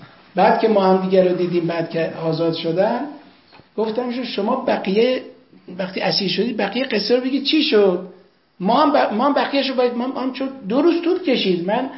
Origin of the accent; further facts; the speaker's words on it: Iran; دیدن خب ما ایرانی هستیم اینا